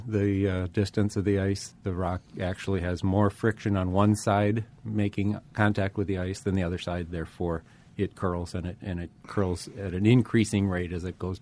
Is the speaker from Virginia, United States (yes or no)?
no; Portage, Wisconsin, United States; now in Eau Claire, United States; My hometown was Portage, and then I was going to school here, and so that's what brought me to Eau Claire.